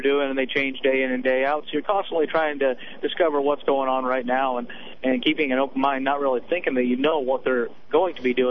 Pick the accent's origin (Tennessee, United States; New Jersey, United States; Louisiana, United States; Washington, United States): Washington, United States; Spokane; Yeah, I grew up in Spokane.